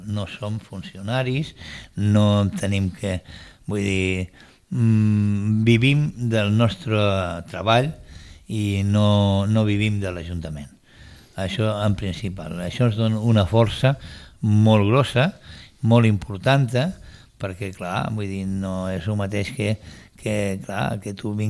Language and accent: Catalan; Catalonia, Spain; perquè jo sóc català, em sento molt català